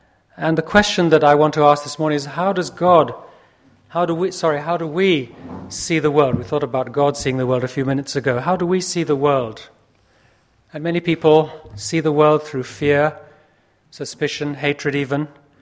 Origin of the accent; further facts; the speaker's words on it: India; born there; I was born in India. My parents are missionaries there